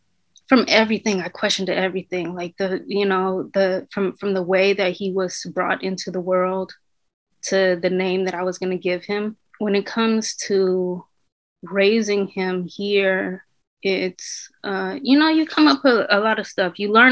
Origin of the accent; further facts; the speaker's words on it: Oakland, California, United States; I grew up in Oakland.